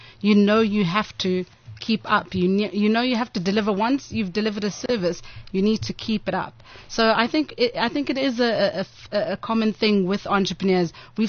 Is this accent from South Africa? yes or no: yes; Cape Town, Western Cape, South Africa; And I was coming from Cape Town, and in Cape Town, we didn't, at that time, have really great quality hair